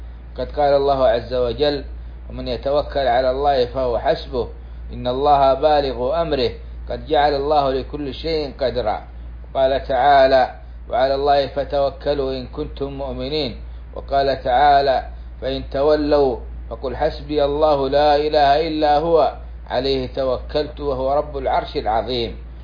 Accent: Saudi Arabia; بلادنا السعودية

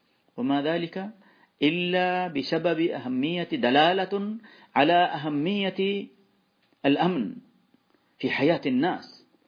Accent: Saudi Arabia; فنحن نعيش في بلادنا المملكة العربية السعودية

